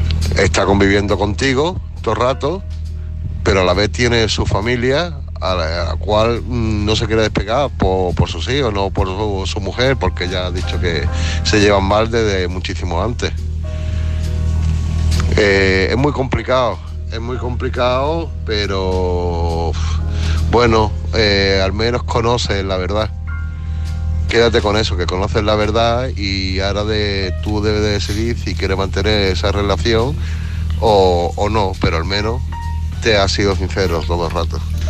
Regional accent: Málaga, Andalusia, Spain; de Málaga, en la unidad móvil, aquí para dar un mensajito

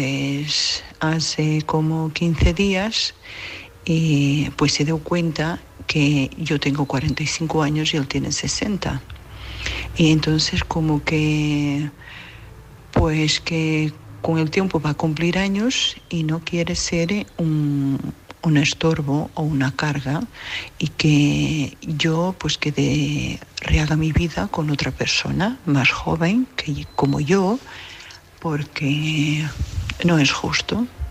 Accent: Burgos, Castile and León, Spain; Soy de Burgos.

